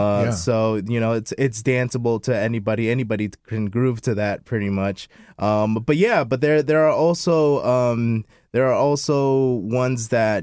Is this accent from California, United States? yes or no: no; Maryland, United States; born there; I'm 27 years old. I was born here in Maryland. My dad is from Mexico. My mom is from Peru. So that's where at least Chicano comes from, you know, being Mexican-American.